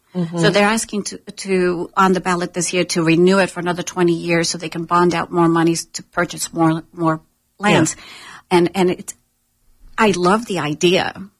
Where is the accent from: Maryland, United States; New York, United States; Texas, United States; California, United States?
New York, United States; New York City; now in Sarasota County, United States; I grew up in New York City, wanted to get away from that. So when I got to Sarasota County and Siesta Key, I'm like, okay, this is what I want.